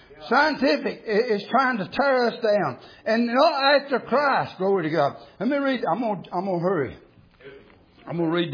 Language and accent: English; United States; I'm glad I live in a free country. I'm glad I'm born in a free country. I'm glad I'm an American.